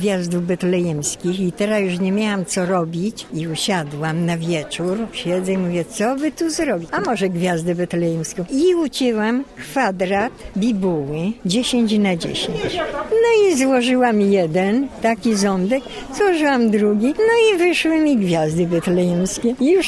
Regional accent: Kadzielin, Łódź Voivodeship, Poland; pochodzę spod Głowna, ze wsi Kadzieli. W każdym bądź razie, że to jest już do Głowna należy.

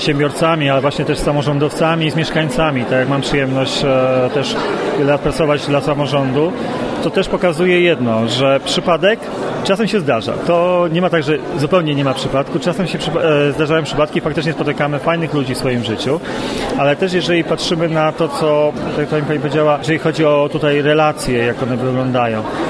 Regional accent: Łódź Voivodeship, Poland; będąc łodzianinem, mówię o województwie łódzkim

